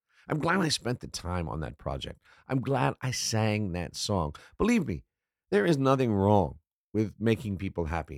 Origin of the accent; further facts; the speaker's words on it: United States; now in Denmark; Living in Denmark, especially as an American, you know, it's not as hard as people that are here that are from the Middle East or Philippines or Somalia or other places.